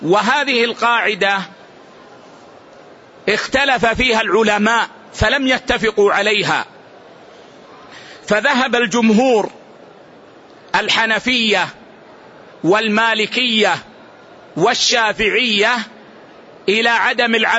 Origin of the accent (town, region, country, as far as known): Saudi Arabia